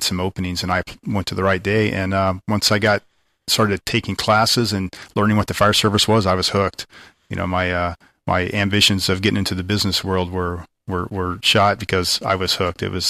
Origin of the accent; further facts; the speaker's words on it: Oklahoma, United States; also born or lived in Kansas / Okinawa, Japan; Well, I'm an Okie. I was born and raised in Oklahoma, Air Force brat. My father was in the Air Force and traveled around Oklahoma, Kansas, and spent a few years in Okinawa, actually, before we came back to the States.